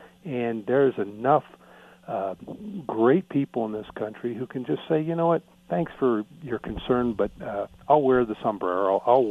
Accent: California, United States; All my friends that are Hispanic, who I grew up with in Southern California

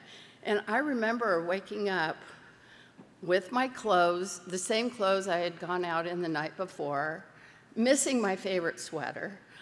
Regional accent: California, United States; And I grew up in Orange County in the 70s.

